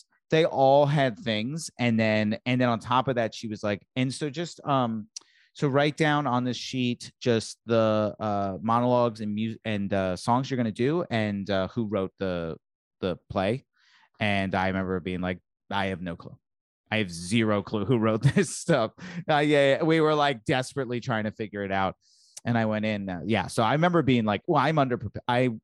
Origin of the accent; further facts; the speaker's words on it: Virginia, United States; No, I'm from Virginia.